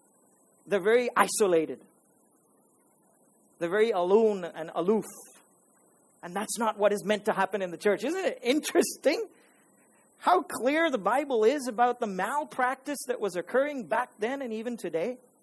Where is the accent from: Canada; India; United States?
India; Maharashtra; I grew up in Maharashtra. But unfortunately, I was raised in an Anglo-Indian background. So I can speak street Marathi, but I am thinking and I'm educated in what? In the Queen's English